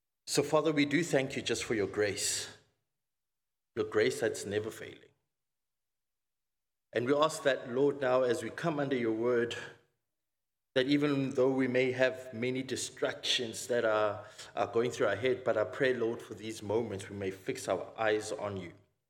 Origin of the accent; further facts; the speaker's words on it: Cape Town, Western Cape, South Africa; I'm from Cape Town.